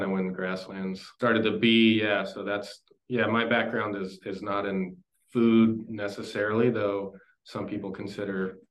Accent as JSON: {"language": "English", "region": "Texas", "country": "United States", "tie": "born or raised there", "lives_now": "Portland, United States", "said": "I grew up in Texas, barbecue specifically. I have a brewing background."}